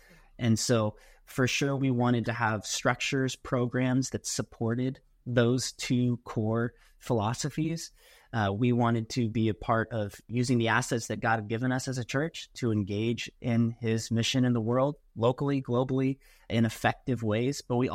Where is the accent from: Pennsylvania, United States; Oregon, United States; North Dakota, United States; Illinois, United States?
Oregon, United States; Portland; now in Seattle, United States; I am from Portland, Oregon, originally. Yep, grew up there. Been in Seattle for over a decade now.